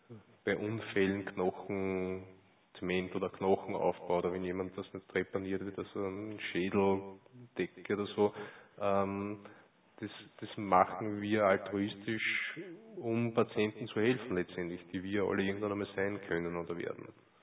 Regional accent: Austria; Das kann gemacht werden, wird manchmal gemacht, auch bei uns in Österreich.

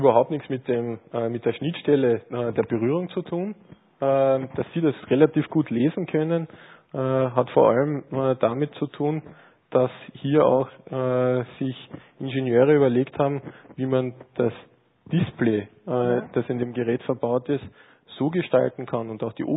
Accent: Carinthia, Austria; born there; als gebürtiger Kärntner wollte ich ursprünglich eine sogenannte Schlickkrapferlsuppe haben.

